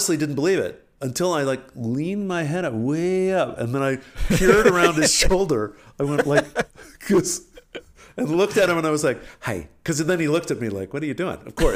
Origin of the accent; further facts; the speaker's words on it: Alexandria, Virginia, United States; when I grew up in Alexandria, Virginia, where I came from, and in my high school, I was actually kind of a good-looking guy.